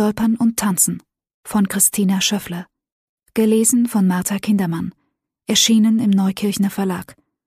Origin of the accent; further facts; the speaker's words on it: Baden-Württemberg, Germany; Leute, ich komme aus dem Schwarzwald.